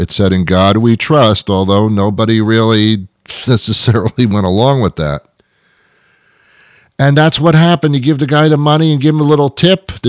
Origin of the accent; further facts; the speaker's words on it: New Jersey, United States; I lived in New Jersey. I was brought up in New Jersey. Don't hold that against me. I was brought up in New Jersey.